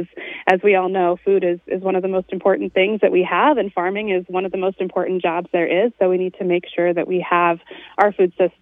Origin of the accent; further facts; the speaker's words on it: Albany, Oregon, United States; I grew up in the Mid-Willamette Valley, so I'm from Albany, and now I'm based down here in beautiful southern Oregon